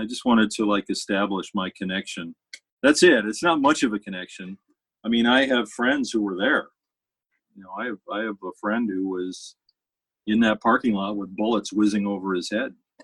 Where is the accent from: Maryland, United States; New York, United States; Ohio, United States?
Ohio, United States; The soldiers were first sent to my hometown, which was this little tiny town outside of Akron, very much like the town in punk rock and Mobile Homes.